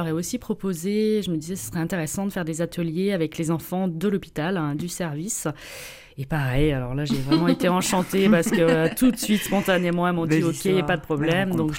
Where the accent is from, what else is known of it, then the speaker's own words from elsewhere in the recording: Angers, Pays de la Loire, France; Je venais du Maine-et-Loire, d'Angers, je faisais complètement autre chose.